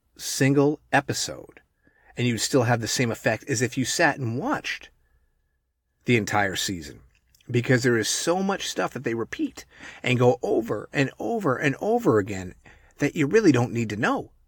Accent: New England, United States; now in Texas, United States; I'm actually from New England

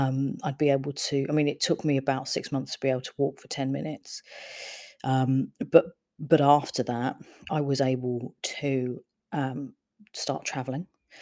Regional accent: London, United Kingdom; And I'm originally from London, as you could probably tell from the accent

